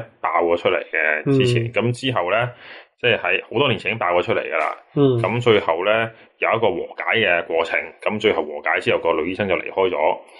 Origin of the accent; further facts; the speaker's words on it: China; 我作为一个中国人，真系好难理解到西人嘅嗰种年轻人嗰啲文化